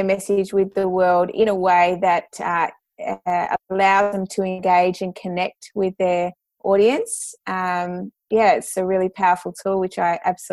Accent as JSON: {"language": "English", "town": "Sydney", "region": "New South Wales", "country": "Australia", "tie": "born or raised there", "moved": "as an adult", "lives_now": "Tweed Coast, Australia", "said": "And I moved away from Sydney where I had grown up, and to start a new life up here on the Tweed Coast."}